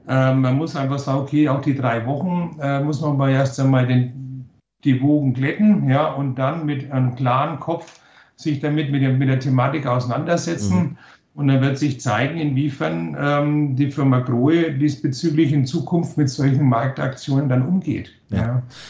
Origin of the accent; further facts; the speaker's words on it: Bavaria, Germany; sagt man bei uns in Bayern, ja. Das steht uns fern, ja.